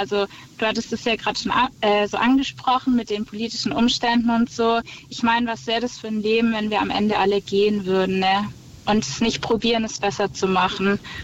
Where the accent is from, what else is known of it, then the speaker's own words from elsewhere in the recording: Baden-Württemberg, Germany; also ich komme eigentlich aus dem Süden, so Raum Stuttgart.